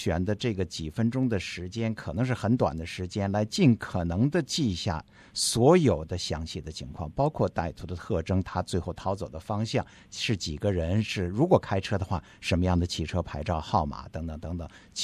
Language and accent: Chinese; China